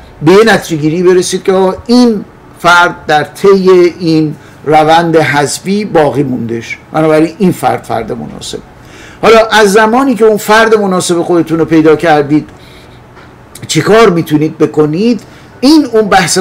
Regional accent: Iran; به عنوان یه ایرانی که این ایده رو پسندیده

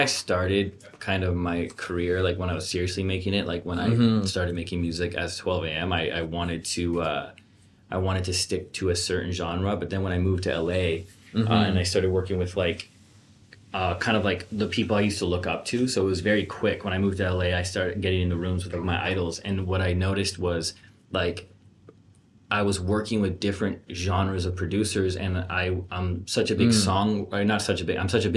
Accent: Ottawa, Ontario, Canada; also born or lived in Toronto; So I was born in Toronto, but I grew up in Ottawa.

